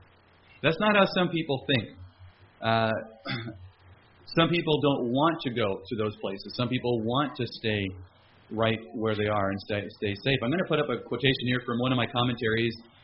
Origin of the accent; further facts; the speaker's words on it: Canada; And, you know, here I am. I'm a Canadian.